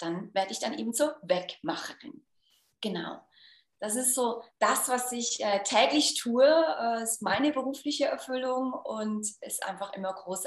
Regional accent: Switzerland; vor allem bei uns in der Schweiz, in die klassische Karriereberatung

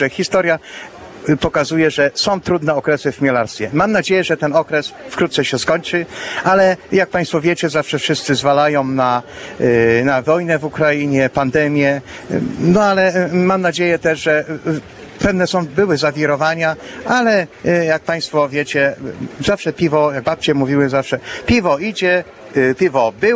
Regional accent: Greater Poland Voivodeship, Poland; ale ja osobiście pochodzę z Wielkopolski.

